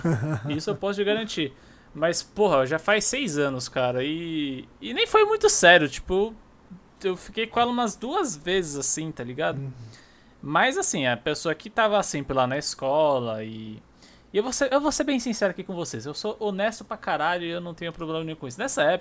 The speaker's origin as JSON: {"language": "Portuguese", "region": "Rio de Janeiro", "country": "Brazil", "accent": "carioca", "said": "Perdão meu sotaque, carioca."}